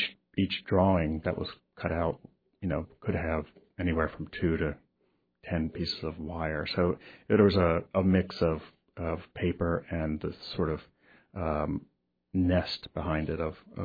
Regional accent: Ohio, United States; now in New York City, United States; I live in New York City now, yes. I'm originally from Ohio.

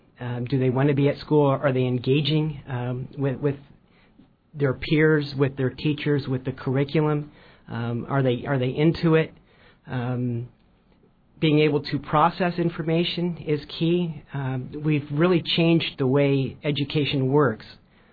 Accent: California, United States; The San Francisco Bay Area. I grew up an Oakland A's fan, and both a Raiders and a 49ers fan.

